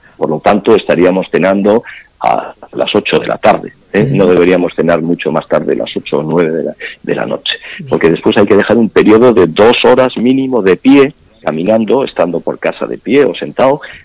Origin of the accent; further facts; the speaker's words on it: Galicia, Spain; comen las vacas en Galicia, que es mi tierra